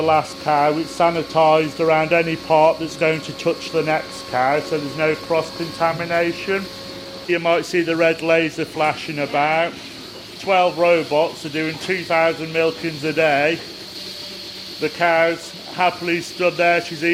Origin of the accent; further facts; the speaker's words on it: North West England, United Kingdom; I grew up on the Cheshire Dairy Flats, and I've done organic, I've done Channel Islands, I've done rare breed beef.